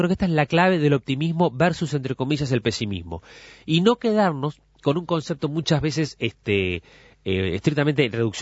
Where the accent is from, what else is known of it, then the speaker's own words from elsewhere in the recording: Uruguay; no sé si hay un ADN uruguayo, que es deja, ¿no? Deja quieto, deja, por lo menos se dice ya en mi tierra, en Las Cano